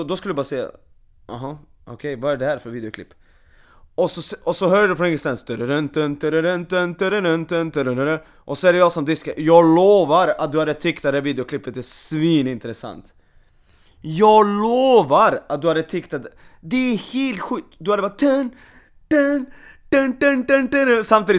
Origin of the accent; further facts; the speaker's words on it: Serbia; Jag född och uppvuxen i Serbien.